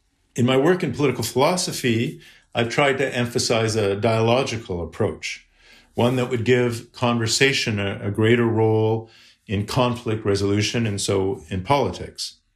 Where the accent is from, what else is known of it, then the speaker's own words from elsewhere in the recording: Canada; We have the majority nation of English Canadians, of which I'm a part